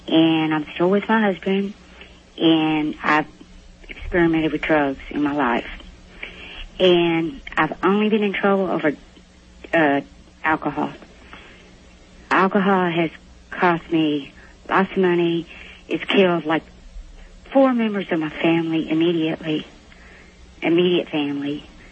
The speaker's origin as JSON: {"language": "English", "town": "New Caney", "region": "Texas", "country": "United States", "said": "I'm from New Caney."}